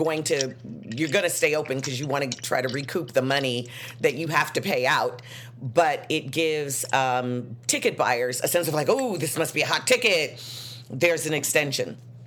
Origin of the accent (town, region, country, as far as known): Chicago, Illinois, United States; born or raised there